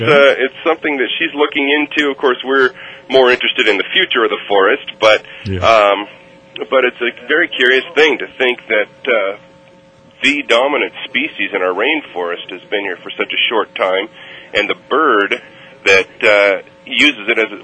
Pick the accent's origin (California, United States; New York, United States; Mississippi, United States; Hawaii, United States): Hawaii, United States; And also being Hawaiian, this place has great meaning to me culturally.